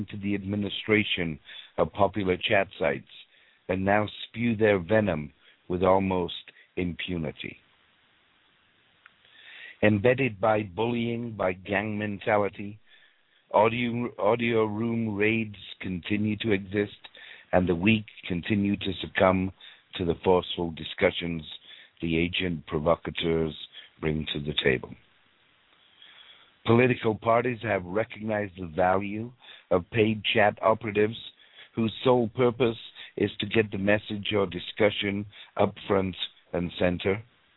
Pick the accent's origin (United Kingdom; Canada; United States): Canada; as a Canadian, I am very cognizant of the connection our countries share.